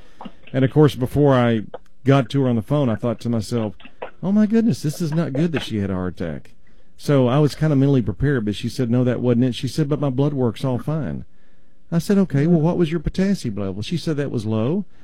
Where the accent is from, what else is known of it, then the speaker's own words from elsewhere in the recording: Texas, United States; I don't say that because I'm from Texas.